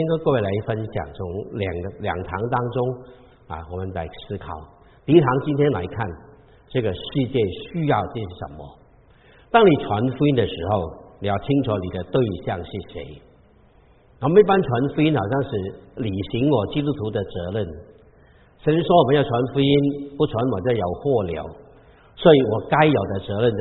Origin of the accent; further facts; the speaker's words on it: Guangdong, China; 我是广东人哈，